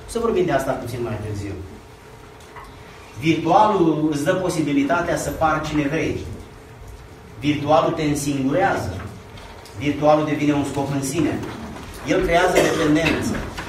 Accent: Romania; există o diferență mare între mentalitatea din estul Europei, unde noi am crescut în România, și între țările civilizate.

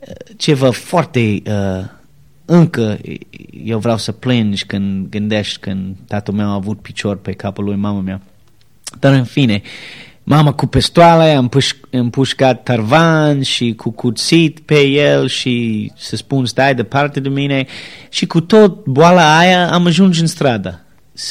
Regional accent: United States; born there; Romanian is a second language; M-am născut în America, în o familie destul de mare, cu 9 frați

